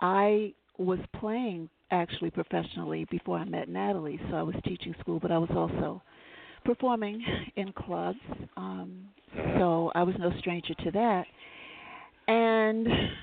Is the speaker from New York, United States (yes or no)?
yes; New York City, New York, United States; because growing up in New York, it's still the same. It's such a melting pot of so many different cultures